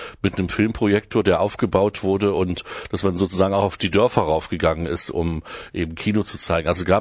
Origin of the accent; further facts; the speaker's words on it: Germany; ich bin auch in der DDR aufgewachsen